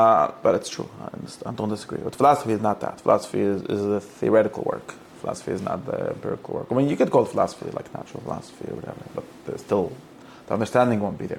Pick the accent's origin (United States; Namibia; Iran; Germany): United States; Lakewood, New Jersey; the problem is that growing up in Lakewood doesn't help enough.